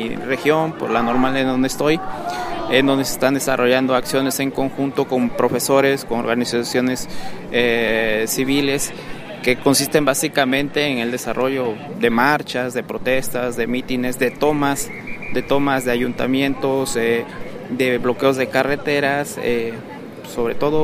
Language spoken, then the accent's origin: Spanish; Guerrero, Mexico; yo no soy de Ayotzinapa, pero en Guerrero pues sí nos sentimos apoyados, ¿no?